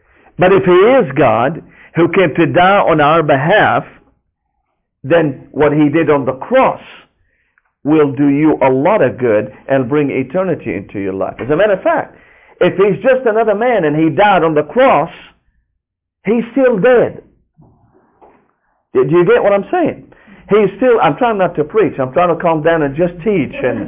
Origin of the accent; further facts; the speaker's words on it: Damascus, Damascus Governorate, Syria; I grew up in Damascus, Syria, the land of the apostles.